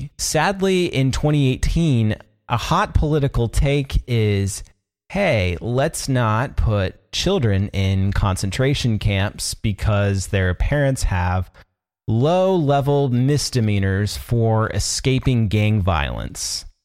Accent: Washington, United States; He is an immigration attorney from my home state of Washington

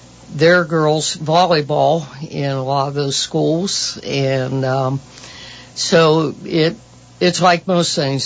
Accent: Columbus, Ohio, United States; I grew up in Columbus, and, you know, I was in high school from 65 to 68, and we had teams, and we played other schools in Columbus

